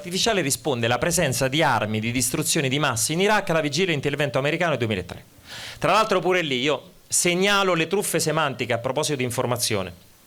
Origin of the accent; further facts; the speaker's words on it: Rome, Lazio, Italy; Io sono di Roma e mi è capitato per questioni personali visitare recentemente un pronto soccorso